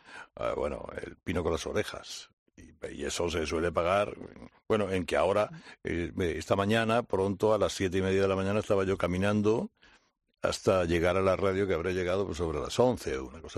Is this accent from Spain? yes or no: yes; Barcelona, Catalonia, Spain; Yo vivía en Barcelona, ¿sí?, de chico. Y cuando yo era chico, en Barcelona no tenía equipo de básquet